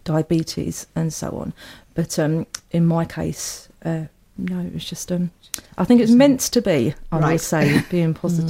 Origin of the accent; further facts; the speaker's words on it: South East England, United Kingdom; born there; I'm 42, live in Kent. I was born in Kent as well.